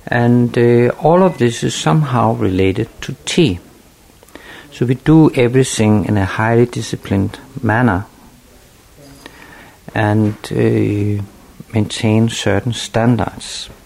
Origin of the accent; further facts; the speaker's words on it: Japan; And I come from Japan, which has a very strong and highly developed ceramic tradition.